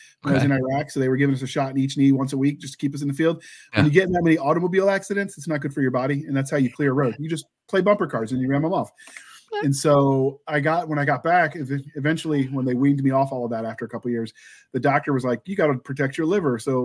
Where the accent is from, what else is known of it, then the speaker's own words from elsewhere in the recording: the South, United States; I grew up in the South where tea was only meant to be drank one way, ice cold and sweet.